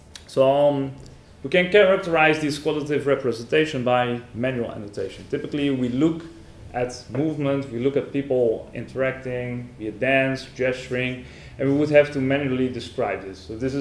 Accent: Netherlands; I'm from the Netherlands, Utrecht University.

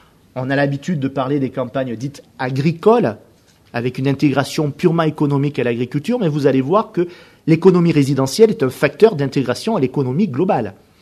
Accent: Auvergne-Rhône-Alpes, France; je suis originaire d'Auvergne, donc il y en a partout des Auvergnats

